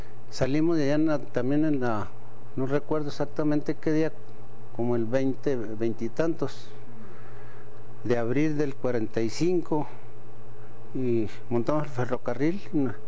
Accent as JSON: {"language": "Spanish", "region": "Chihuahua", "country": "Mexico", "tie": "born there", "said": "agosto de 1925 y nací en Chihuahua, Chihuahua."}